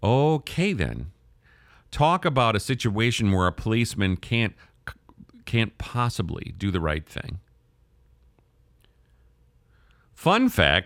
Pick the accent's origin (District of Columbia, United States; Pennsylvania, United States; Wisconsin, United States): Wisconsin, United States; I grew up in Wisconsin. I had a black classmate for the first time, like my junior year in high school, somewhere in there.